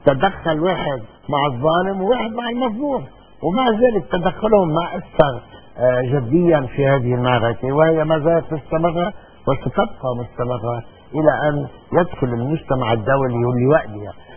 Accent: Lebanon; نحن عندنا بلبنان تعد الدواء 20 سنة جنايات

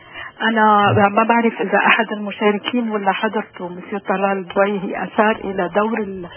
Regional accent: Tripoli, North Governorate, Lebanon; أنا من طرابلس المينا

